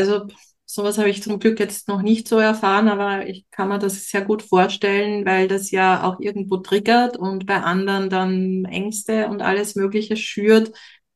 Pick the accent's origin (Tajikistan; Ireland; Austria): Austria; bei uns in Österreich